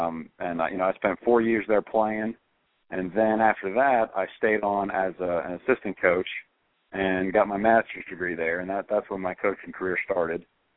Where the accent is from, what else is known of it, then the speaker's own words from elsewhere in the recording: New Orleans, Louisiana, United States; You know, I grew up in New Orleans, and you know, I spent my first 18 years there, and my family's still down there.